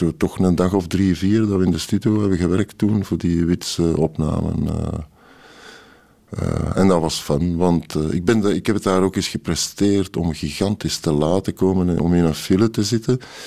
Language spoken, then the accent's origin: Dutch; Flanders, Belgium; dan wij Vlamingen